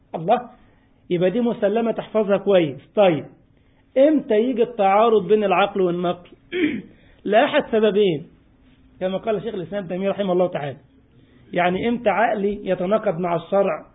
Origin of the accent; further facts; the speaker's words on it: Egypt; زي عندنا في مصر تجد مثلا واحد تخصصه طبيب سموم